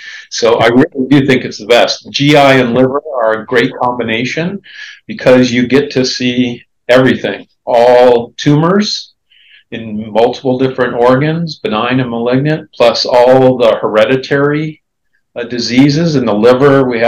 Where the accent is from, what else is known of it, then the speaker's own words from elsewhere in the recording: California, United States; also born or lived in Hawaii / Iowa; So I was born in California, grew up there, lived a short time in Hawaii, actually. Then came back to California.